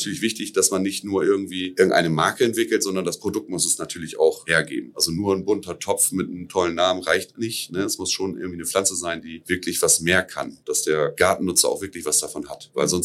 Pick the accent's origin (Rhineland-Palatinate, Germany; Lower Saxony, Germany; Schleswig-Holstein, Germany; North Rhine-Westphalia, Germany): Lower Saxony, Germany; Also ich bin gebürtiger Ammerländer, bin dort geboren und da aufgewachsen.